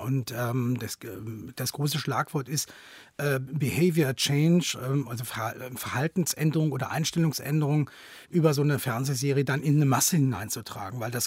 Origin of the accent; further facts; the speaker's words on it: Cologne, North Rhine-Westphalia, Germany; ich komme aus Köln